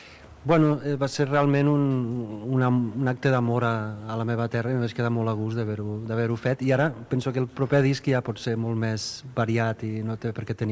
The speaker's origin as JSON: {"language": "Catalan", "town": "Esterri d'Àneu", "region": "Catalonia", "country": "Spain", "tie": "born or raised there", "said": "va tocar al meu poble, Esterri d'Àneu"}